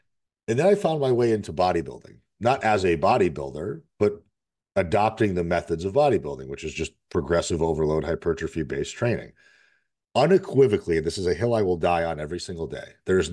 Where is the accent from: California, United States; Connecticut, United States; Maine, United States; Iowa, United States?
Connecticut, United States; No, I grew up in Connecticut, so I was in the cold too.